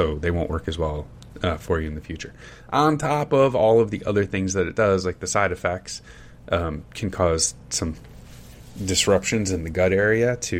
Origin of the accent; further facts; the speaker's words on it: Northeast, United States; my body was born and raised in the Northeast, so I'm conditioned for dry, cold winters